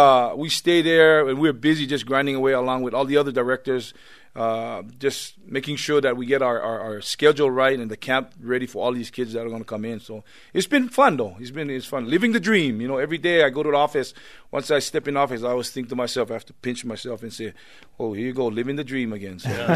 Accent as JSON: {"language": "English", "town": "Laie", "region": "Hawaii", "country": "United States", "tie": "born or raised there", "said": "You know, to go back to Laie, my hometown, a couple of Coach Kalani Sitake's hometown, and to be able to represent BYU. Was an awesome feeling going back home and, seeing our family and our friends."}